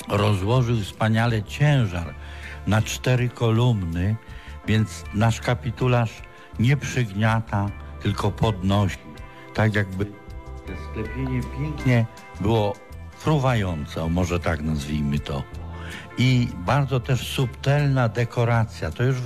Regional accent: Świętokrzyskie Voivodeship, Poland; pochodzę z województwa wspaniałego świętokrzyskiego.

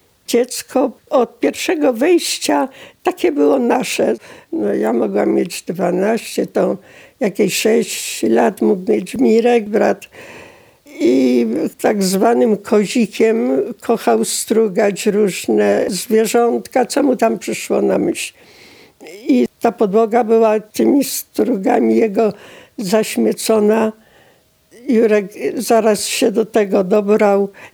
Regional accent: Przyłęk, Świętokrzyskie Voivodeship, Poland; Podczas wojny mieszkałam w Przyłęku. Wówczas to był Poczta Secemin, powiat Włoszczowa, województwo kieleckie. Mieszkałam w takim małym domku z rodzicami

